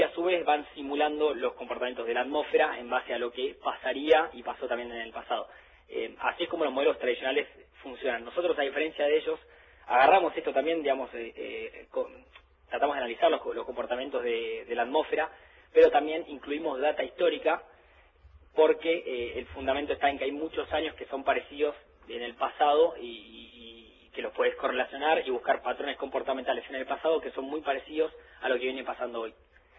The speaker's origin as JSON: {"language": "Spanish", "town": "Saladillo", "region": "Buenos Aires Province", "country": "Argentina", "tie": "born or raised there", "said": "Somos de Saladillo, nos criamos ahí, una ciudad rural en la provincia de Buenos Aires."}